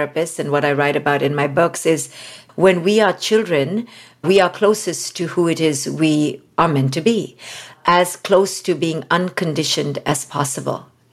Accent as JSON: {"language": "English", "country": "India", "tie": "born or raised there", "said": "as an Indian woman. I was raised in India"}